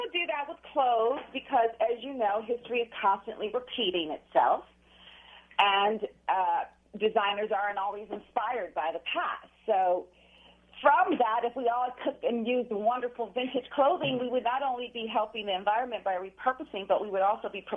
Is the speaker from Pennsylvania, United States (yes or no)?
no; Chicago, Illinois, United States; I'm from Chicago. I was just home in December for a month, and it was 50 and 60 degrees.